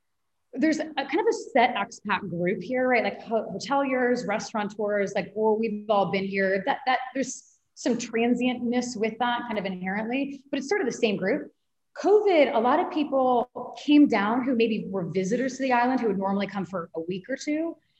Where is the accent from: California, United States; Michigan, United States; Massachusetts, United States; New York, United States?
California, United States; Sacramento; So we're both from Sacramento area originally.